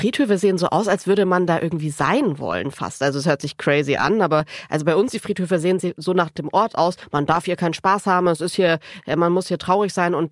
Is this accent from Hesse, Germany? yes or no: no; Baden-Württemberg, Germany; ich bin aus Baden-Württemberg und das ist ja ein bisschen pietistischer und alles ein bisschen runter.